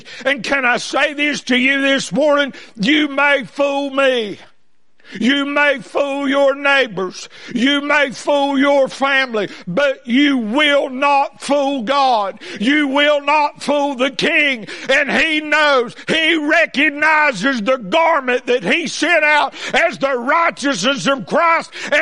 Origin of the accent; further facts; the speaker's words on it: Wilkes County, North Carolina, United States; See, I'm from Wilkes County, North Carolina.